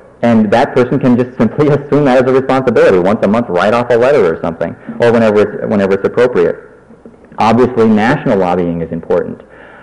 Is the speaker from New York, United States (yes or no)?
no; Idaho, United States; And I met with some staff people from my senators. I'm from Idaho.